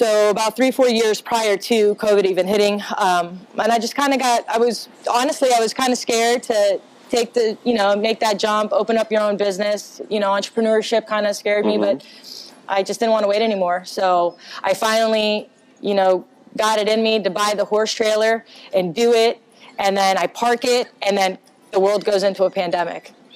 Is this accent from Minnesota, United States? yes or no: no; Tarpon Springs, Florida, United States; So, I'm born and raised in Tarpon Springs.